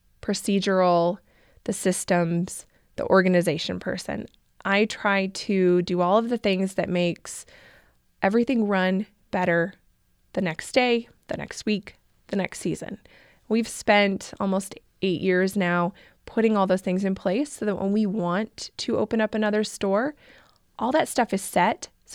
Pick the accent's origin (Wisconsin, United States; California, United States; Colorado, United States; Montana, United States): Montana, United States; Bigfork; And I grew up in Big Fork, and so it's right on the edge of Flathead Lake. It's very touristy.